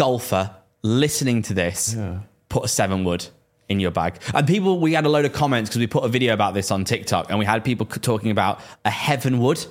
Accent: Preston, North West England, United Kingdom; I'm 29. I play off 10-ish. I'm the one from Preston.

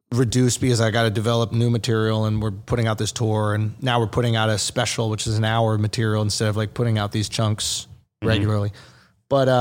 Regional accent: New York City, New York, United States; I not only had that 10 years, I grew up in New York City.

